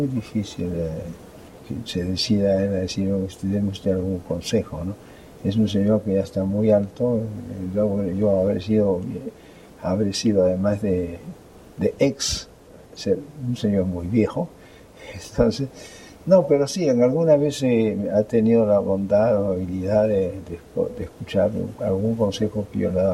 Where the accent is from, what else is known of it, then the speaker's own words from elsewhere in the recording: Peru; Yo soy peruano y Argentina es uno de los países con los que tenemos relaciones más estrechas.